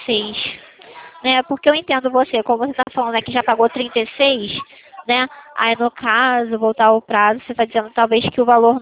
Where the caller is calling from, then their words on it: Rio de Janeiro, Brazil; Olha, eu falo daqui de Santa Cruz, do Rio de Janeiro.